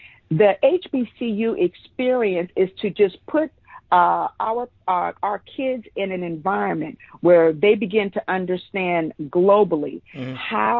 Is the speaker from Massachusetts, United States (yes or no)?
no; Tallahassee, Florida, United States; but I knew growing up in Tallahassee and going to Florida A&M, it was called the Developmental and Research High School, started there, then went to Florida A&M for college